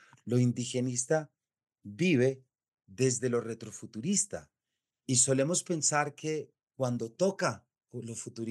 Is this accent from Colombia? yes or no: yes; Colombia; lo digo como colombiano